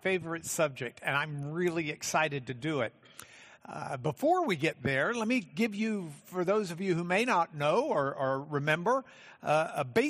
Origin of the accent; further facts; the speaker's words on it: Dallas, Texas, United States; born there; Now, I was born in Dallas, Texas. And when I was born there, Dallas, Texas was a great place.